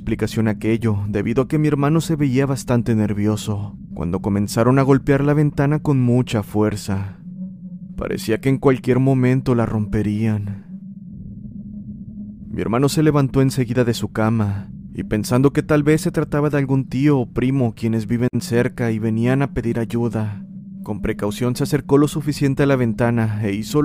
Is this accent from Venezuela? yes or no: no; Mexicali, Baja California, Mexico; soy de Mexicali, Baja California, México.